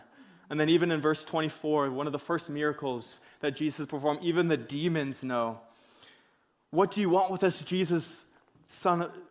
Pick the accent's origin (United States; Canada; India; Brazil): Canada; Victoria, British Columbia; You know, for me, me and my wife, Maya, we moved here a couple months ago. I came from Victoria, and she came from Chilliwacken, and this has been a totally new season for us.